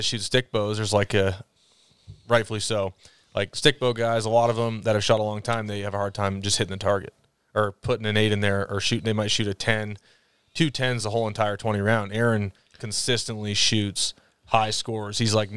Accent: Vermont, United States

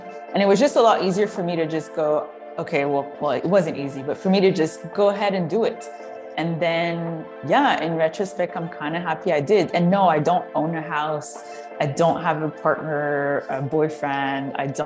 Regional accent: Montreal, Quebec, Canada; moved away as an adult; I was born and raised in Montreal, lived there for 25 years, and then left 10 years ago.

